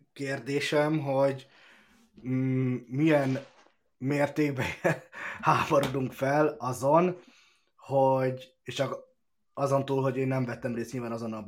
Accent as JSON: {"language": "Hungarian", "country": "Hungary", "said": "hiszen én magyar vagyok, tehát tökre más szempontból mondom azt, hogy Kelet-Európa"}